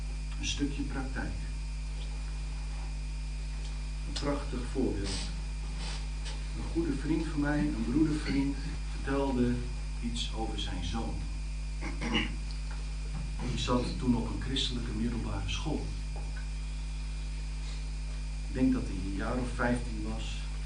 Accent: Netherlands; Ik ben Nederlander. Ondanks dat ik een hemelburger ben, ben ik ook Nederlander. Ik heb een Nederlands paspoort.

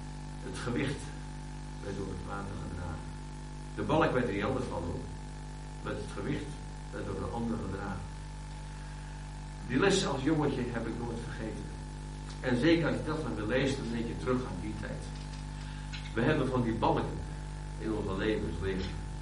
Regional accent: Katwijk, South Holland, Netherlands; Ik ben opgegroeid in Katwijk. En ik vond het heerlijk om als jongetje aan de zee, 's morgens al naar het strand te gaan.

